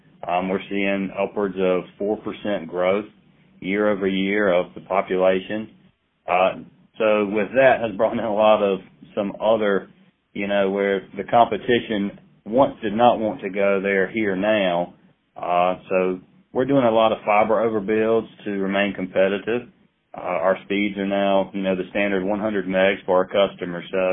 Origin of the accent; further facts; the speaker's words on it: Conway, United States; Like I said, I grew up right here in Conway, so I've loved the area.